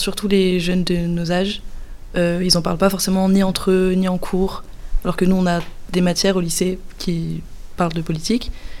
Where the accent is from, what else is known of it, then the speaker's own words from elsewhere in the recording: France; alors qu'on n'est pas si différents, on est français, quoi.